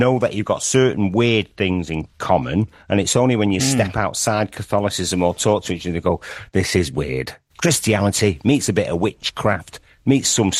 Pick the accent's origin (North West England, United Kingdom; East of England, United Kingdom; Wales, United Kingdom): North West England, United Kingdom; Old Trafford; You know, I grew up in Old Trafford. So again, you know, we were a bit closer to the city centre than Burnage